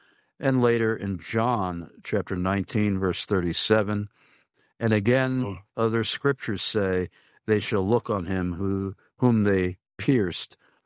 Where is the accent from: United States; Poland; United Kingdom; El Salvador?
United States; Amityville, New York; We have someone close by to both of our former hometowns, you who were born and raised in Copeg, and myself, born and raised in Amityville.